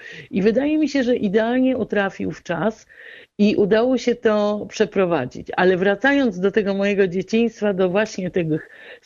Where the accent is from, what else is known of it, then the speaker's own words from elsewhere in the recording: Warsaw, Masovian Voivodeship, Poland; ja akurat się wychowałam w tamtym miejscu w Warszawie, na Bielanach